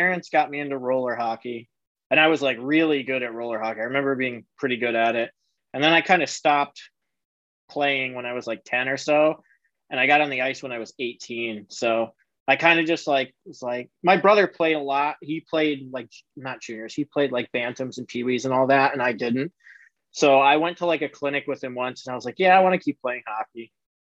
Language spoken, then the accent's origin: English; Meriden, Connecticut, United States; I grew up here in Connecticut in a town called Meriden, which is it's about 20 minutes outside of Hartford in New Haven.